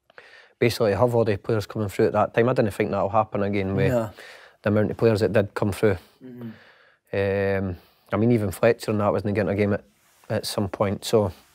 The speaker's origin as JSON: {"language": "English", "town": "Edinburgh", "region": "Scotland", "country": "United Kingdom", "said": "I'm from Edinburgh"}